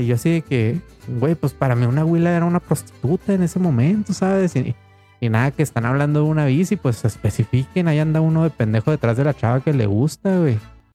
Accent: Mexico; Cosas que a veces nos distinguen, ¿no? Como mexicanos de diferentes zonas, ¿no?

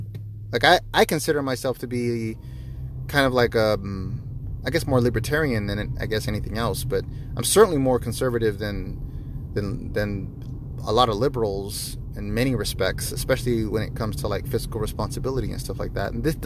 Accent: United States; But as an American, like, this is my country. This is my nation.

